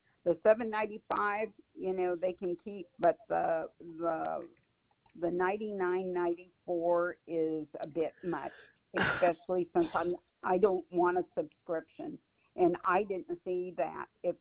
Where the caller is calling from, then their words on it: Fresno, California, United States; I'm calling from Fresno, California.